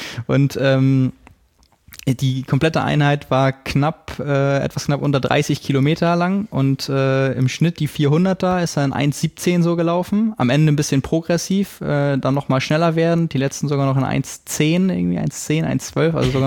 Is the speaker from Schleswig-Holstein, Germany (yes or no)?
yes; Lübeck, Schleswig-Holstein, Germany; wo es das schon seit letztem Jahr in meiner Heimatstadt gibt, hier nebenan in Lübeck